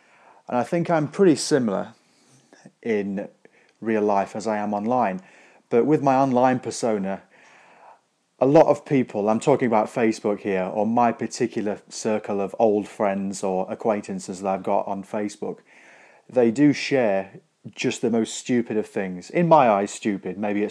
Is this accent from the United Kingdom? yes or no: yes; East Midlands, United Kingdom; accent: Derbyshire; I'm trying to suppress my Derbyshire accent at the minute as I make a coffee